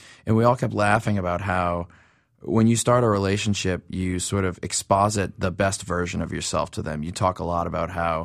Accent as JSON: {"language": "English", "town": "New Orleans", "region": "Louisiana", "country": "United States", "tie": "born or raised there", "said": "I personally grew up when I was like 15 because I grew up in New Orleans and it's a very accelerated path there."}